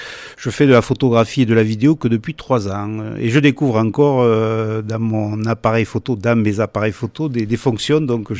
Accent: Cervegaux, Occitanie, France; après, je suis natif du coin, hein, puisque je suis natif de Cervegaux.

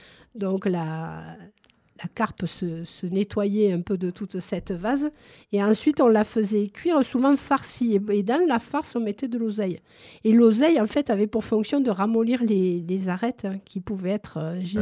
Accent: Nîmes, Occitanie, France; born there; je ne suis pas née ici, je suis née dans le Midi.

